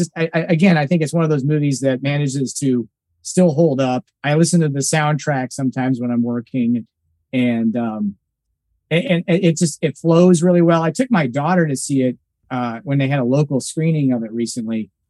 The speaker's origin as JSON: {"language": "English", "region": "Nebraska", "country": "United States", "tie": "born or raised there", "said": "I grew up in a small town in Nebraska where we had a movie theater with 2 screens"}